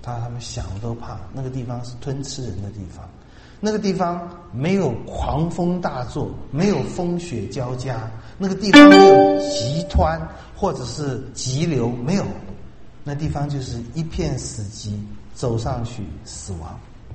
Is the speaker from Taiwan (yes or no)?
yes; Taiwan; 用我们台湾这边的历史来讲就是流窜